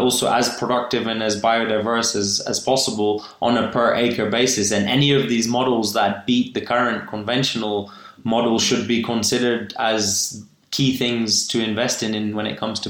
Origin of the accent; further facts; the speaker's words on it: Kenya; born there; since I was born in Kenya